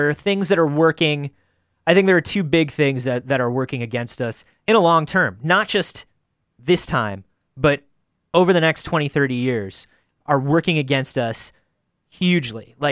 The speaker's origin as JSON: {"language": "English", "region": "Florida", "country": "United States", "tie": "born or raised there", "said": "I grew up in Florida. I have family in Louisiana, Alabama, like every."}